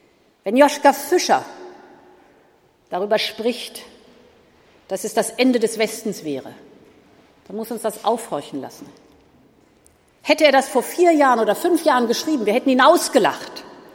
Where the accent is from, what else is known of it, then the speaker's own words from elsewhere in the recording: Hannover, Lower Saxony, Germany; der Spiegel in Hannover gegründet wurde, meine Heimatstadt.